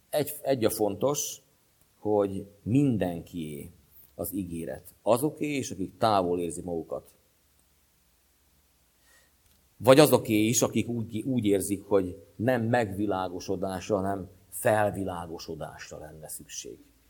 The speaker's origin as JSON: {"language": "Hungarian", "town": "Békéscsaba", "region": "Békés", "country": "Hungary", "said": "Én ugye békéssavai származású vagyok"}